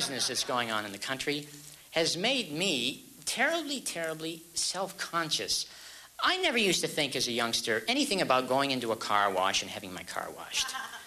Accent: Canada; I said, "Hi … I'm from Canada, and I'm looking for representation."

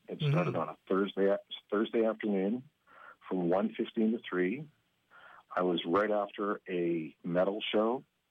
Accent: British Columbia, Canada

